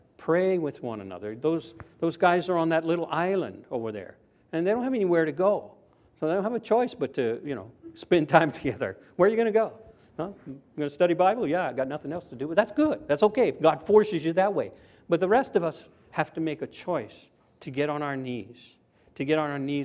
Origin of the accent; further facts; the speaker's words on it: Louisiana, United States; moved away as an adult; now in Japan; And I was raised in Southwest Louisiana, and then I came to Japan.